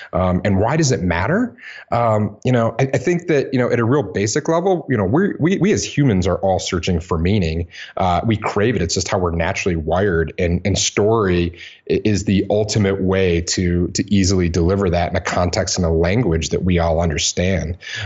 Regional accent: Midwest, United States; I'm originally from the Midwest and love to spend my summers in Michigan on the water

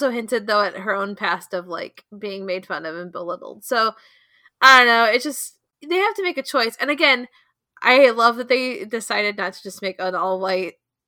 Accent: United States; and like because we're American, there's like a hearkening to like slavery

